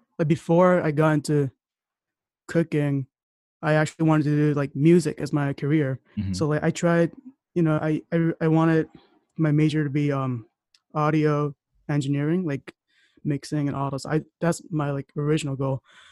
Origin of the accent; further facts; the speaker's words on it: Japan; Yeah, I was born in Japan too.